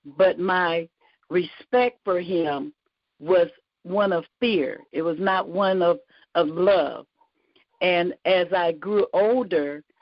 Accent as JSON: {"language": "English", "region": "Minnesota", "country": "United States", "said": "and then I'm from Minnesota, so it gets very cold there."}